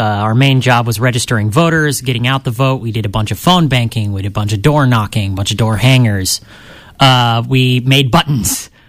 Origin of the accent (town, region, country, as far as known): Reading, Pennsylvania, United States